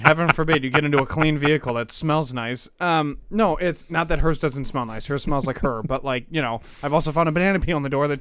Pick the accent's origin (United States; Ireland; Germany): Ireland; But I'm Irish, so that's what you got.